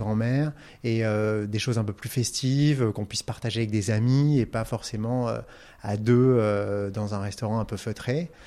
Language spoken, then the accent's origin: French; Russia; On est des Russes d'origine arménienne.